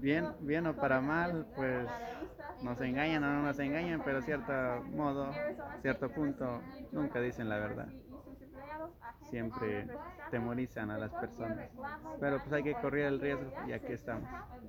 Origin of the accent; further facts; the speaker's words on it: Veracruz, Mexico; moved away; yo soy de México